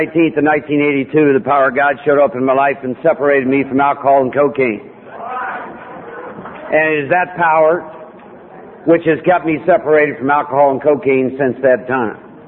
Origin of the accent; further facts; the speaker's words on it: Iowa, United States; I'm no dummy just because I'm from Iowa